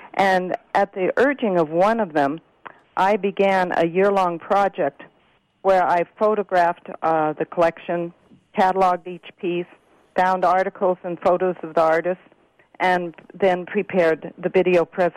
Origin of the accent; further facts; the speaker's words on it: Gallup, New Mexico, United States; about my childhood, about growing up in Gallup, New Mexico, and the impact that that had on me